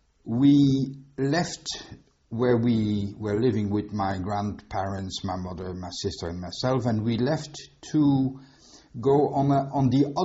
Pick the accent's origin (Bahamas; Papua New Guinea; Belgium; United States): Belgium; Leuven, Flanders; born there; first language Flemish/French; English is a second language; I was born in Leuven, that is Belgium, and I was born the 19th of September in 1935.